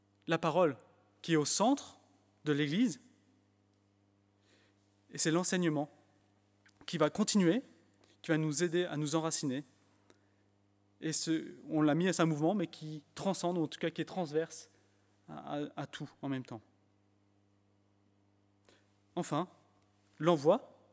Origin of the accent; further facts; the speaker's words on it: United Kingdom; accent: English; French is a second language; enfin on me l'a montré que mon accent anglais était sympathique.